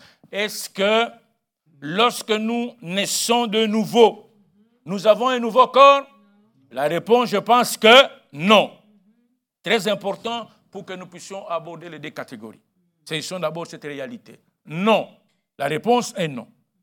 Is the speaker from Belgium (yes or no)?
yes; Belgium; ça va, bon voyage, et bon séjour chez nous en Belgique.